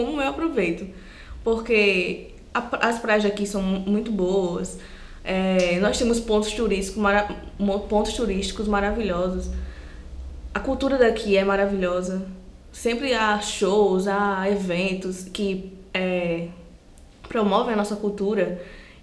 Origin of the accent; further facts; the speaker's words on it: Paraíba, Brazil; eu nasci em Mangabeira. Então, assim, quando era menor, não lembro muito. Mas que evoluiu, evoluiu muito. Aqui tá parecendo uma cidade. Mangabeira não parece mais um bairro, é uma cidade mesmo.